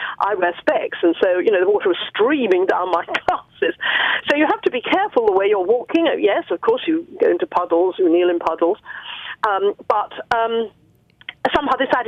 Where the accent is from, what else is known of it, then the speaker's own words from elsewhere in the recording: United Kingdom; And being British, nobody turned hair.